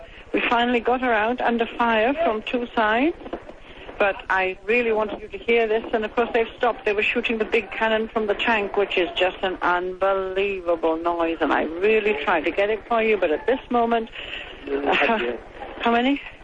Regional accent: United Kingdom; Oh, I'm from Britain.

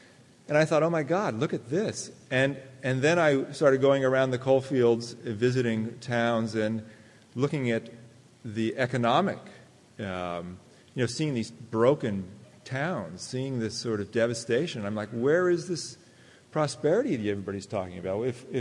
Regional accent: California, United States; I did not grow up in Appalachia. I grew up in California, in Silicon Valley.

